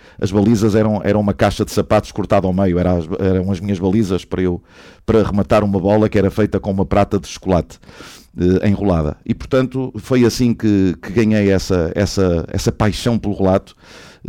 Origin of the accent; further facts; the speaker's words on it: Póvoa de Varzim, Porto, Portugal; porque eu sou da Póvoa